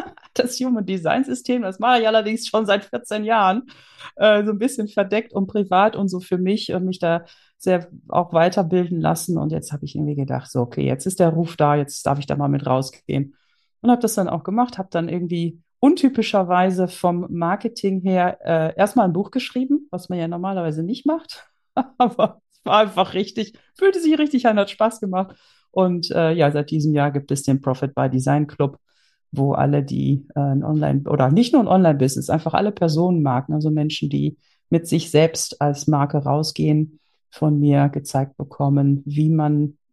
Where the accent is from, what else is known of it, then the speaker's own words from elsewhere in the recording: Netherlands; also born or lived in Germany; now in Austria; Ich komme ursprünglich aus Holland, habe mein ganzes Leben in Deutschland gelebt, lebe jetzt in Österreich in den Alpen